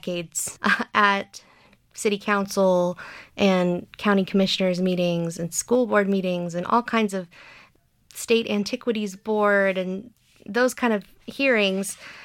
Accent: Houston, Texas, United States; I grew up in Northeast Houston, which is the polar opposite side of the city of Sugarland. So it took about an hour to get from my hometown to Sugarland.

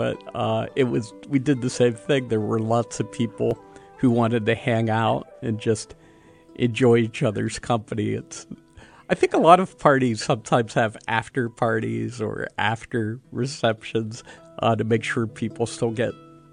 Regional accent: Churchill, Pennsylvania, United States; it was equidistant from where I grew up in Churchill and where she grew up in Chippewa

